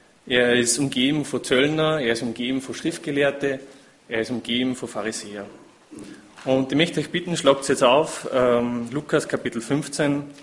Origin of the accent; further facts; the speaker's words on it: Salzburg, Austria; am Anfang darf ich ganz liebe Grüße von meiner Heimatgemeinde aus in Lungau überbringen.